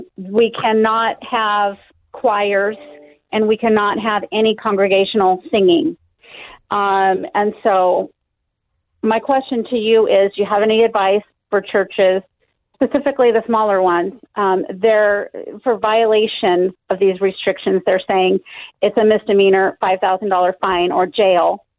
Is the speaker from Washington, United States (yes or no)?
yes; Washington, United States; My question is, I'm from Washington State.